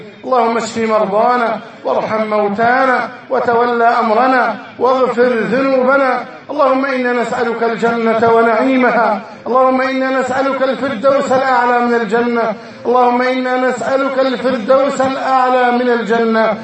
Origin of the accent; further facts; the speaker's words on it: Egypt; بلدنا مصر